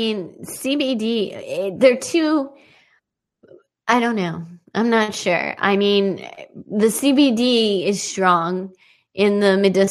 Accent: United States; you know, I'm an American, and if I know that this is good for me

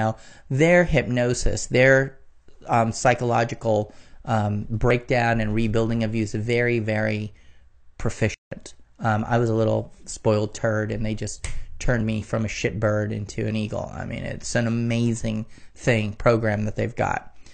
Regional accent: Philippines; I'm a Filipino.

